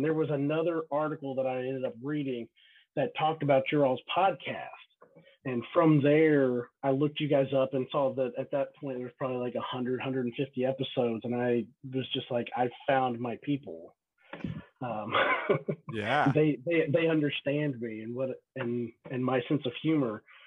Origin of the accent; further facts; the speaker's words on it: Kentucky, United States; now in Dayton, United States; So like you just mentioned, born and raised in Kentucky, but my wife and I, we met in college at the University of Kentucky.